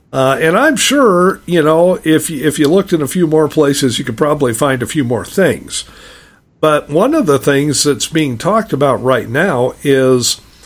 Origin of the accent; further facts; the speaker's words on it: Nebraska, United States; moved away as an adult; now in Arizona, United States; I grew up in Nebraska. I spent over 40 years in Nebraska before I moved to Arizona, so.